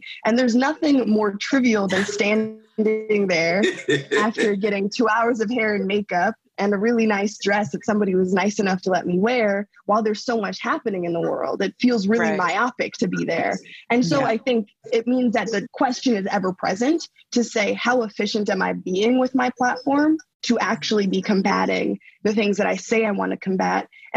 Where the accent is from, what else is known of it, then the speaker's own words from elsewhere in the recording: Minnesota, United States; also born or lived in California, United States; And so I think I've been more well-versed being growing up in Minnesota and then California in what it means to traverse the world as a young Black girl.